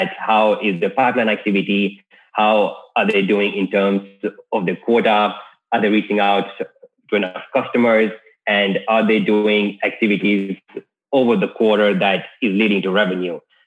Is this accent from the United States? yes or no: no; Kenya; And now Kenya is where I grew up until high school. I was born and raised in Kenya.